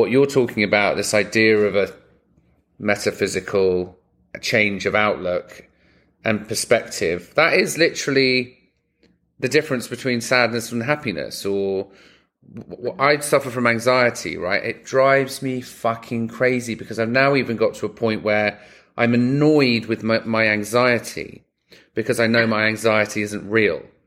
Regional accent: London, United Kingdom; I grew up in London, right? And I was relatively privileged to a point until we lost money.

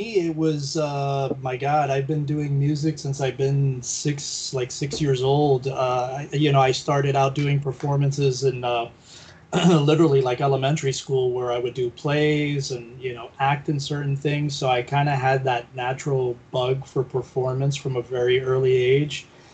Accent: Miami, Florida, United States; now in Los Angeles, United States; I'm originally from Florida, from Miami. And I ended up, you know, coming to Los Angeles, which is something that I always knew that I was going to do.

